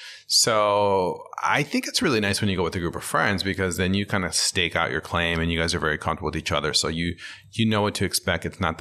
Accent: San Diego, California, United States; Well, you know, I'm from San Diego. We definitely have like a love and hate with LA.

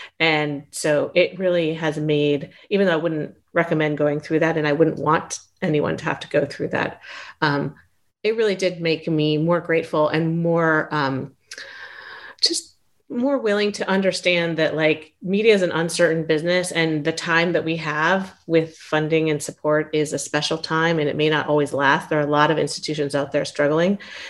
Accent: Palo Alto, California, United States; I grew up in Palo Alto, and my parents were both programmers, early days of technology.

